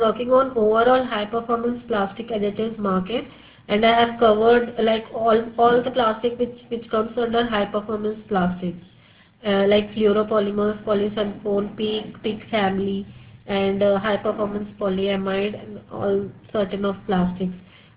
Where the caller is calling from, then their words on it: India; English is a second language; I'm calling from India.